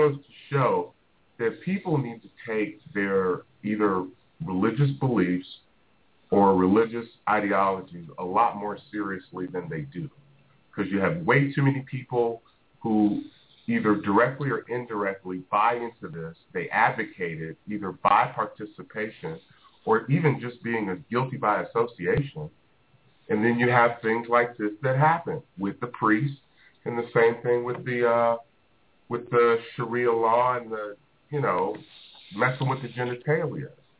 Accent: United States; So me as an American, if I go to another country, yeah, I should be able to practice my cultural beliefs.

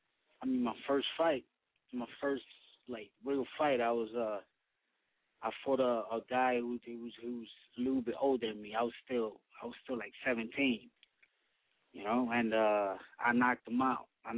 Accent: Spanish Harlem, New York, United States; I'm from Spanish Harlem, Eastside.

